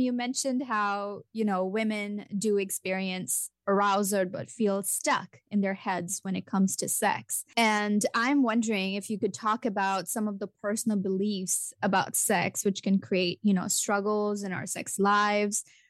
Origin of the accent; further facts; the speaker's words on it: India; growing up in India